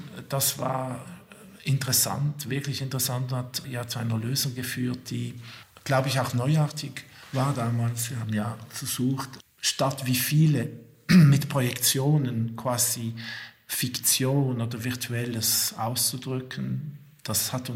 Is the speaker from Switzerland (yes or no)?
yes; Switzerland; was mit uns als Schweizer vielleicht zu tun hat.